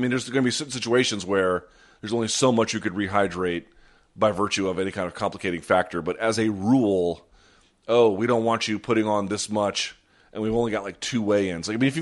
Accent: New Delhi, Delhi, India; born there; Yes, I was born in New Delhi, India.

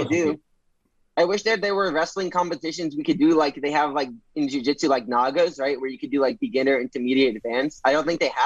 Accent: New Jersey, United States; I'm from New Jersey, and I was born next to Rutgers.

